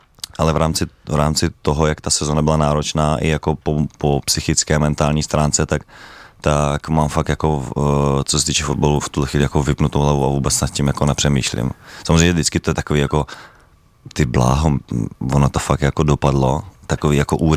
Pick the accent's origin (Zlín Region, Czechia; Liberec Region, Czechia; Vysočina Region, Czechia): Liberec Region, Czechia; Liberec; co jsme vlastně dělali v Liberci, akorát u nás v Liberci s kytaru jsme většinou ty